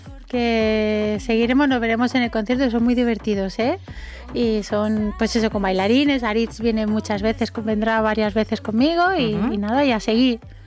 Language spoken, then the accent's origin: Spanish; Valencian Community, Spain; Bueno, soy de la Comunidad Valenciana, o sea que está...